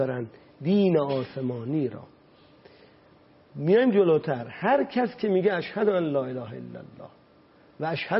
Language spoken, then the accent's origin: Persian; Iran; ما همه سرنشینان یک کشتی هستیم، ما همه ایرانی هستیم.